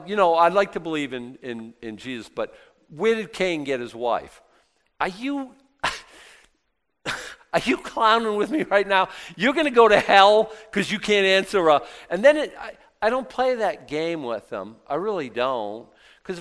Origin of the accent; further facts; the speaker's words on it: Newport, Maine, United States; Newport was the hub of Maine one time. I don't think it ever caught on, which I'm kind of glad. But I was thinking I'm from the hub.